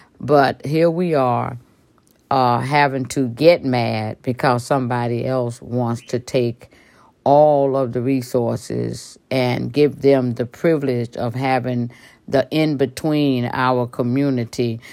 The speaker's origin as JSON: {"language": "English", "region": "Mississippi", "country": "United States", "tie": "born or raised there", "said": "Mississippi is my hometown. I was born and bred in Mississippi."}